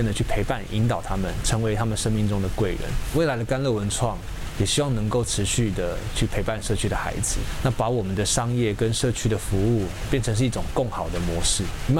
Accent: Sanxia, New Taipei, Taiwan; 三峡又是一个我从小出生长大的地方，回到三峡的时候，我才发现我对这个所谓的家乡，我的故乡非常的陌生。虽然我在这里住了十几年，从小到大

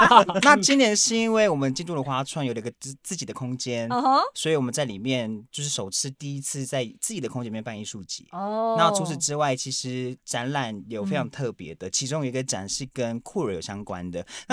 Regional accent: Wanrong, Hualien County, Taiwan; 我是花莲人，来自万荣乡建琴部落。

